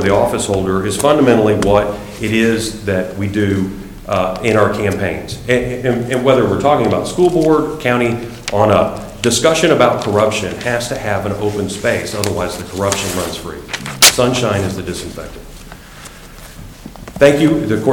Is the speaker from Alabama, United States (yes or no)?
no; Spring, Texas, United States; I grew up in Spring and never saw $1 million and never thought I would.